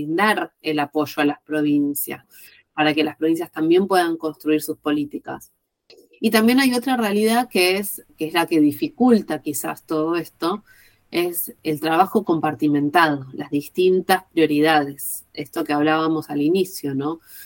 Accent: Argentina; Y eso es algo que me enorgullece, la verdad, como argentina

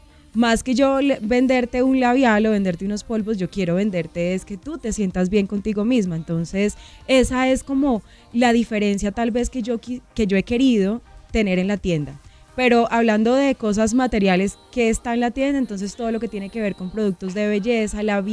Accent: Huila, Colombia; yo soy Opita

